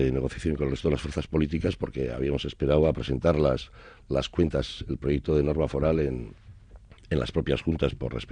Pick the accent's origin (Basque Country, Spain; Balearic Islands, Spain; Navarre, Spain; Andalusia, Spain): Basque Country, Spain; Bergara; un ciudadano de Bergara, de donde soy natural